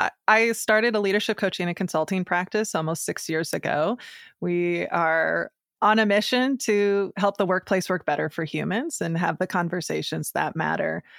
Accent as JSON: {"language": "English", "region": "Iowa", "country": "United States", "tie": "born or raised there", "said": "particularly growing up in Iowa, it's an incredibly homogenous culture."}